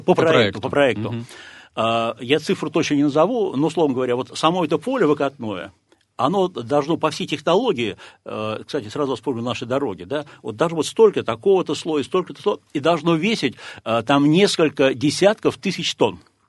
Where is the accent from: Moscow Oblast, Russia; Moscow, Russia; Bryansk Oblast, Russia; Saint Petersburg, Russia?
Saint Petersburg, Russia; А вот я петербуржец, мне стыдно. Да, я никакого там не принимал участия, да, но мне стыдно, что в нашем родном городе